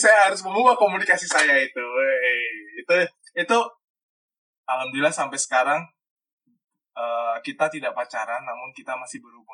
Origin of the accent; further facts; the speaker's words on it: Java, Indonesia; saya dari Jawa. Akhirnya kita bertemu di kampus yang sama.